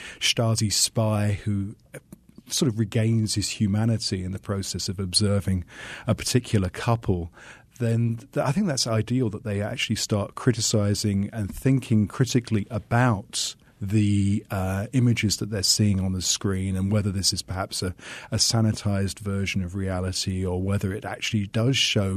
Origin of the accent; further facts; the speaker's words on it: England, United Kingdom; I think as an Englishman, I can identify with the stereotyping.